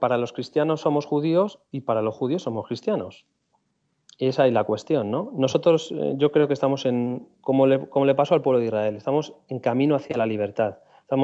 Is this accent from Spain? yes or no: yes; Spain; Yo vengo de, bueno, pues como muchos españoles, ¿no?, de un contexto culturalmente cristiano.